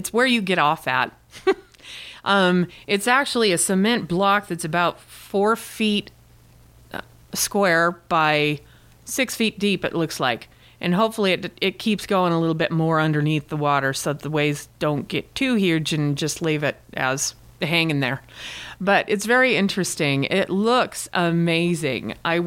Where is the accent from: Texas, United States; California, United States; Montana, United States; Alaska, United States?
Montana, United States; So when he found out I was from Montana, he was pretty interested right away.